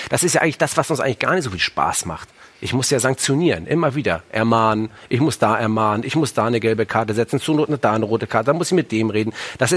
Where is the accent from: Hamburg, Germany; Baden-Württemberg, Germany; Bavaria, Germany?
Hamburg, Germany; Ich komme ja aus Hamburg.